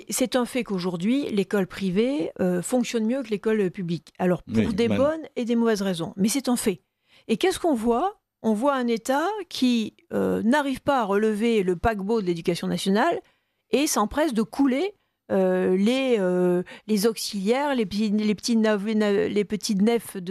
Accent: Manosque, Provence-Alpes-Côte d'Azur, France; moi, j'ai été élevée à Manosque, dans le sud-est de la France

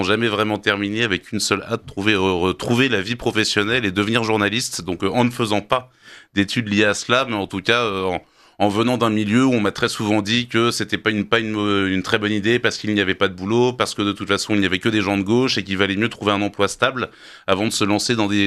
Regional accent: Carpentras, Provence-Alpes-Côte d'Azur, France; also born or lived in Versailles / Saint-Amand-Montrond; Je suis né à Saint-Amand-Montrond. J'ai grandi essentiellement entre Carpentras et Versailles.

